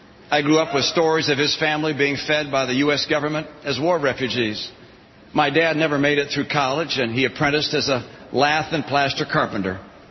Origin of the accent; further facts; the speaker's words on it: Detroit, Michigan, United States; I grew up in Detroit in love with cars and wanted to be a car guy like my dad